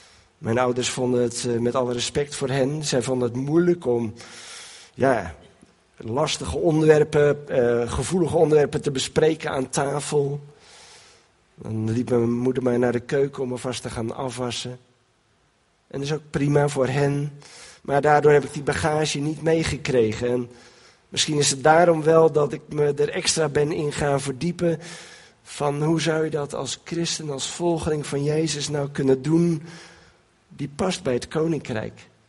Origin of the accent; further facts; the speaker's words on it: Katwijk, South Holland, Netherlands; born there; Ik ben in Katwijk geboren, bijna 62 jaar geleden.